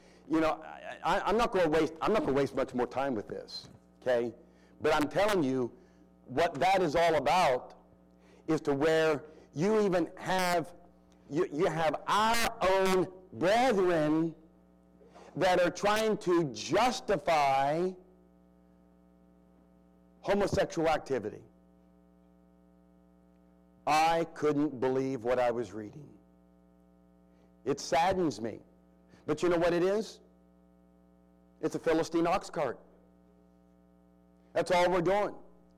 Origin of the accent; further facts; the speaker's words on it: Ohio, United States; now in Delaware, United States; I'm from Central Ohio, living in Delaware